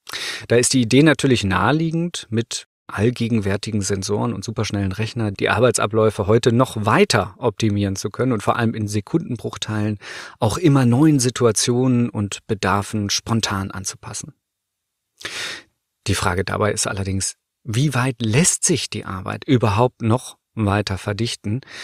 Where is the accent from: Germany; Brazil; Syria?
Germany; Northern Germany; Ich komme ja aus Norddeutschland